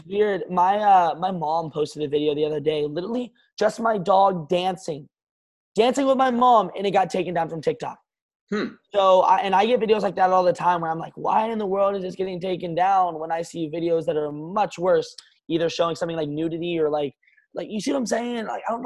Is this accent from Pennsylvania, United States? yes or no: no; Kentucky, United States; now in Los Angeles, United States; And I don't know if I referenced that already, but I am from Kentucky originally, moved out to LA in October last year.